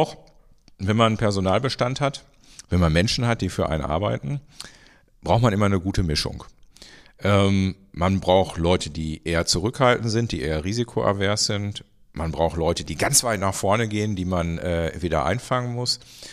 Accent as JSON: {"language": "German", "region": "North Rhine-Westphalia", "country": "Germany", "said": "ich komme aus Nordrhein-Westfalen"}